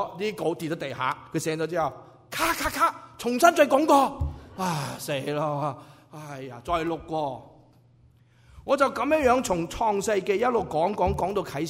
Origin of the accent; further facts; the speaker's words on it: China; 我哋中国人咧，如果有丧家咧